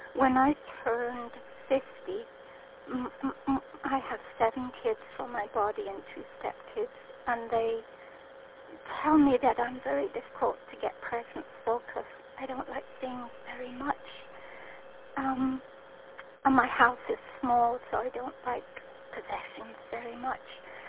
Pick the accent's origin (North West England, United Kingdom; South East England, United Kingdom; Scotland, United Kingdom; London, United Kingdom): Scotland, United Kingdom; I'm obviously not from Kentucky, I'm from the Orkney Islands off the northernmost corner of Scotland. My granny reared me, and she made quilts for market